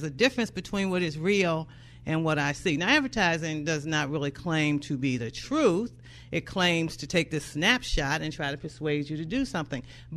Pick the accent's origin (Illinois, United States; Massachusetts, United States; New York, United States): Illinois, United States; Chicago; When I was growing up in Chicago, a long time ago, I had a birthday on Sunday